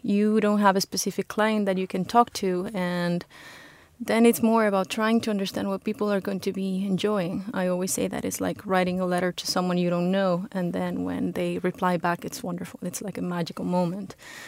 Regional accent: Mexico; the pavilion has a Mexican spirit because I'm Mexican. I grew up in Mexico, so that might be reflected somehow.

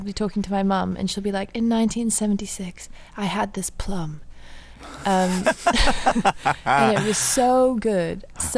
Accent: Hong Kong; So my best friend who I grew up with in Hong Kong

